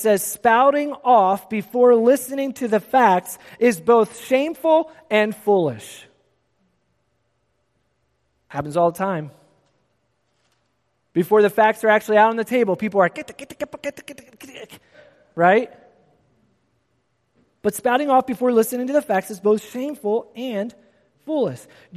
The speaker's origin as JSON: {"language": "English", "town": "Philadelphia", "region": "Pennsylvania", "country": "United States", "tie": "born or raised there", "said": "Now, I grew up in the city. I grew up in South Philly."}